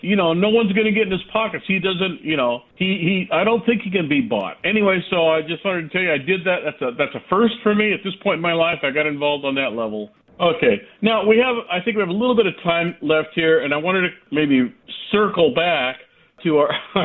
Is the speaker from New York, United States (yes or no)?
no; San Antonio, Texas, United States; This is right here in my hometown of San Antonio, a Ukrainian bakery